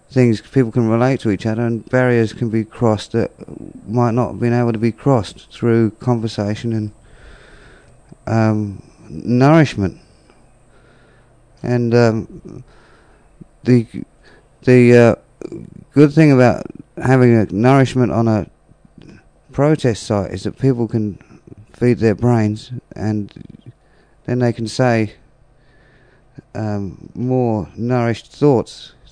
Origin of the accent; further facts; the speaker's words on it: United Kingdom; I'm not an Aboriginal person. I'm British. I'm proud to be British because the people I'm made from are really nice people.